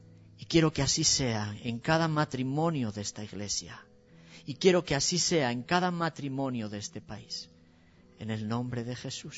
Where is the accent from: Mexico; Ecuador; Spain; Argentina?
Spain; Y Dios, como españoles, te pedimos perdón por nuestra arrogancia.